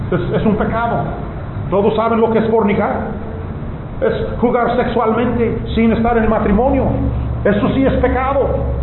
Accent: United States; Dicen que en mi país, Estados Unidos, mueren 1,5 millones de niños todos los años en el aborto.

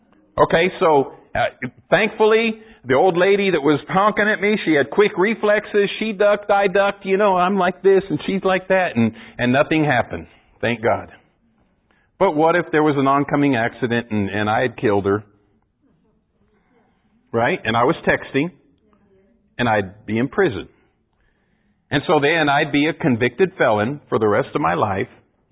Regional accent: Arizona, United States; moved away; I'm an American. I grew up in Arizona and I moved to Texas as quick as I could.

